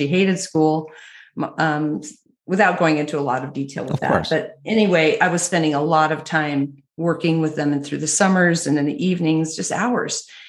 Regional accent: Oregon, United States

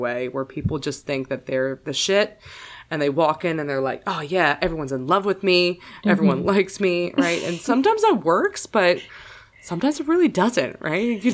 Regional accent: Manhattan, New York, United States; all my life growing up in New York and like the Gossip Girl world of Manhattan, private schools

